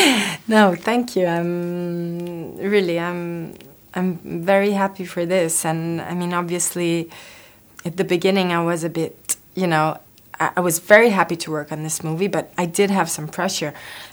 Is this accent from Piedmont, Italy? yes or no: no; Rome, Lazio, Italy; I'm from Rome, and I love music too.